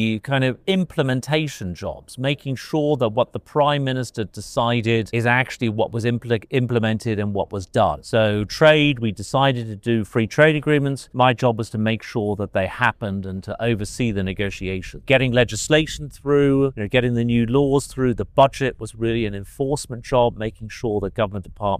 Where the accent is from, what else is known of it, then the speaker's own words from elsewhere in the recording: United States; born there; As you rightly point out, I was born in the United States, but I returned to the United States in the 1990s.